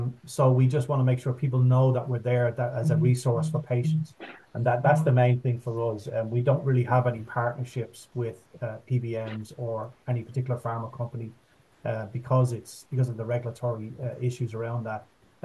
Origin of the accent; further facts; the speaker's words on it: Ireland; moved away; obviously I'm from Ireland and my parents, all my family's still over there.